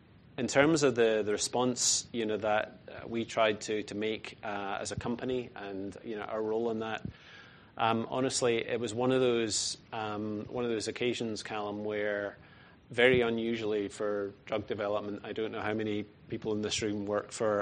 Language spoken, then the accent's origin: English; Scotland, United Kingdom; Well, I mentioned I was born and brought up in Scotland